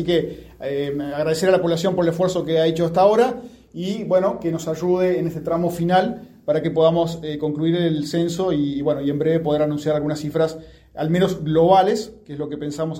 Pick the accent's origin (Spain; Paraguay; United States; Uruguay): Uruguay